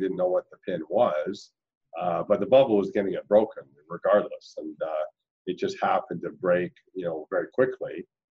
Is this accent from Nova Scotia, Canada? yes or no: no; Vancouver, British Columbia, Canada; I'm from Vancouver. I'm in Vancouver.